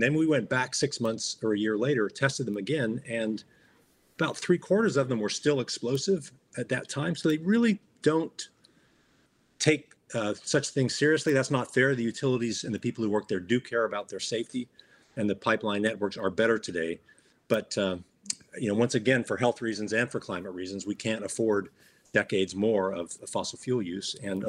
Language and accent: English; Chicago, Illinois, United States; now in California, United States; I live in California. I grew up in Chicago in the Midwest.